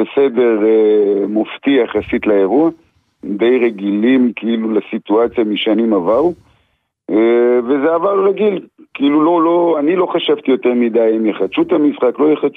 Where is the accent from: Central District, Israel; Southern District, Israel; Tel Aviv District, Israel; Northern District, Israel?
Southern District, Israel; Ashdod; now in Kiryat Haim, Israel; לא, אני במקור מהדרום, ואני חי היום עם המשפחה שלי בקריית חיים